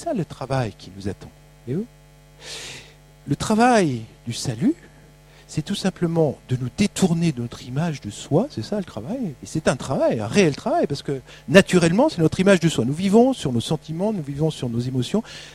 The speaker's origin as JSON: {"language": "French", "country": "France", "said": "en tant que Français, moi, je cherche des machins."}